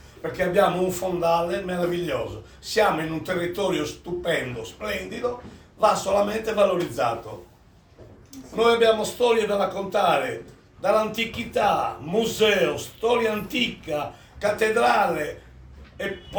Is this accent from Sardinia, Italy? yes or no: yes; Sant'Antioco, Sardinia, Italy; io in continente non ci vado, preferisco vivere nella mia terra, nella mia amata Sant'Antioco.